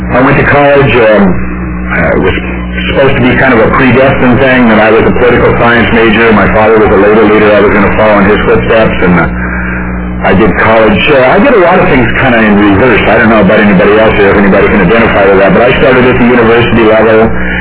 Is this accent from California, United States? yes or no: yes; Long Beach, California, United States; I come from a very, what I would like to consider a pretty normal family and middle class family. I grew up in Long Beach, California.